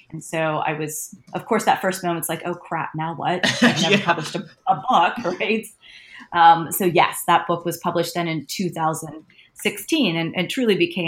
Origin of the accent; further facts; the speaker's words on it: Saxonburg, Pennsylvania, United States; I grew up in a very small town called Saxonburg. It is just north of Pittsburgh in Pennsylvania.